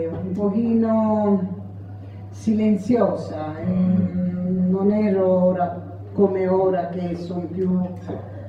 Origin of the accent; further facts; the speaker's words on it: Sicily, Italy; moved away; vengo dalla Sicilia, il lavoro faccio la cuoca.